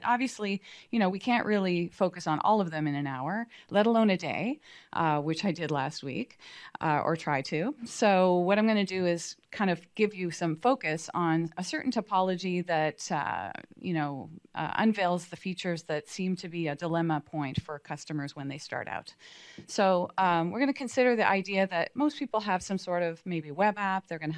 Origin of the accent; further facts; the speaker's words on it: San Diego, California, United States; I'm here from San Diego, but actually on my way through Monterey and then here.